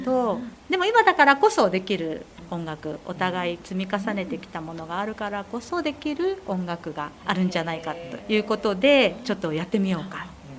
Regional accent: Enoshima, Kanagawa, Japan; 生まれも育ちも現在も江ノ島片瀬中学校卒業生です。

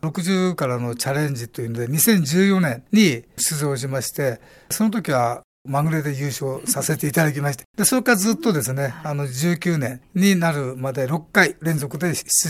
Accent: Ishinomaki, Miyagi, Japan; moved away as an adult; now in Fujisawa, Japan; 私の田舎は宮城県石巻市というところで、まあ、震災で一番被害が大きなところで、そこの漁師町、漁港ですね、そこで育ちました。 高校卒業後ですね、神奈川県の藤沢っていうところに会社の工場があったので、そこ寮に入って今現在に至るっていう、1972年に卒業して、

